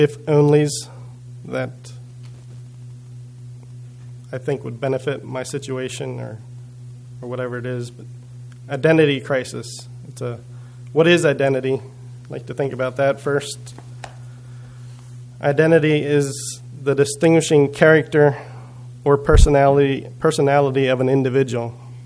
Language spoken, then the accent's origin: English; Cochranville, Pennsylvania, United States; born there; That's who I am. It's part of my identity. I was born on May 22, 1985. In Cochranville, Pennsylvania.